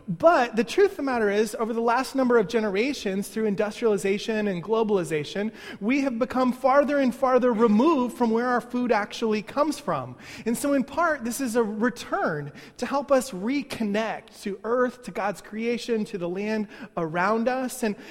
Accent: Midwest, United States; Spangers, I'm from the Midwest.

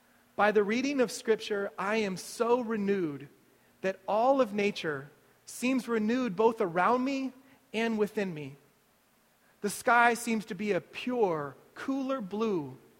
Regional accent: Midwest, United States; my own experience of growing up in the Midwest and moving out to this space.

